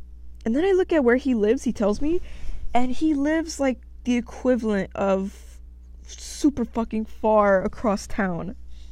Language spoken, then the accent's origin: English; United States; born there; So, where I was born, I was born here in America, United States, and if I have a mixed background, yes, within my culture.